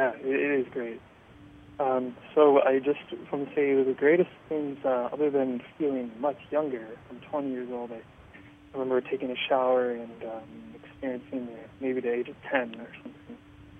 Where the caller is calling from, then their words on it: Georgia, United States; I'm calling from Georgia.